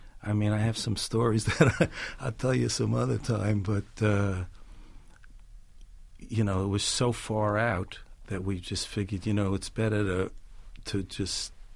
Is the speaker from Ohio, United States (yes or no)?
no; Brooklyn, New York, United States; In Flatbush.